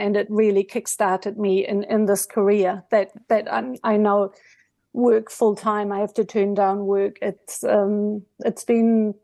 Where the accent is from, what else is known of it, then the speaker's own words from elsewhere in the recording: Germany; now in New Zealand; I grew up in Germany. I came to New Zealand 40 years ago, and I'm very fluent in both languages.